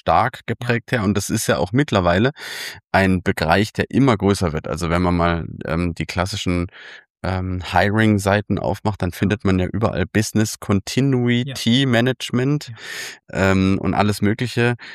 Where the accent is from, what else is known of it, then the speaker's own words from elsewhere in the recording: Baden-Württemberg, Germany; wenn ich jetzt mal in das Bundesland gedanklich kehre, wo ich herkomme, ist Baden-Württemberg